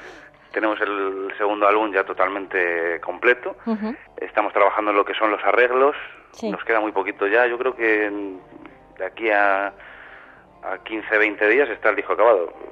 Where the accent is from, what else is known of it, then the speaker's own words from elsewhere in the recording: Spain; una banda de black metal así, siendo españoles, la gente tiende a mirarlo con rechazo